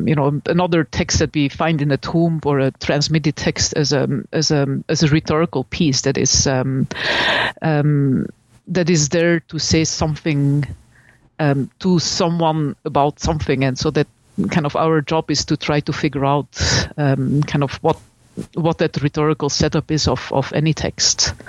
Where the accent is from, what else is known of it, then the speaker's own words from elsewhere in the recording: Belgium; I'm from Belgium